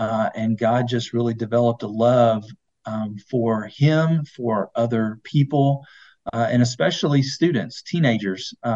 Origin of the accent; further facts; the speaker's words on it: Corbin, Kentucky, United States; I grew up in Corbin, Kentucky, and so I played for the Corbin Redhounds, and they had FCA.